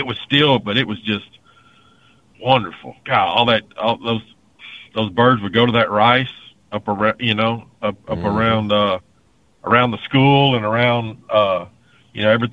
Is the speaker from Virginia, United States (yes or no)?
no; Texas, United States; That was just Chambers County. I was growing up in Chambers County, and man